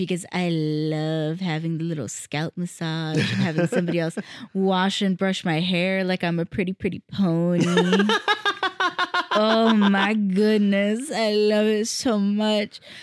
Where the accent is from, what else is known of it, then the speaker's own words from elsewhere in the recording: Scotland, United Kingdom; I'm Scottish.